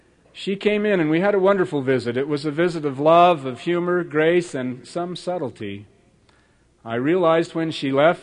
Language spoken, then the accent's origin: English; Idaho, United States; And she was very popular, and I was from Idaho.